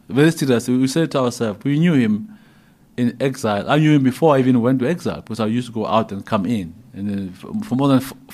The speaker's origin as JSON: {"language": "English", "country": "South Africa", "said": "I express myself freely as a South African citizen"}